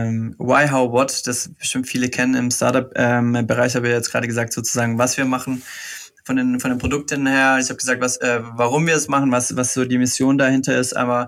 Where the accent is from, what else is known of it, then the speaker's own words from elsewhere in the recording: Baden-Württemberg, Germany; born there; bin hier in Essingen geboren